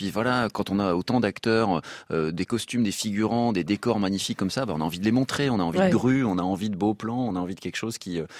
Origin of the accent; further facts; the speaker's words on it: Paris, Île-de-France, France; quand on a grandi à Montmartre, parce que c'est vraiment, quand j'y retourne, c'est mon village, quoi.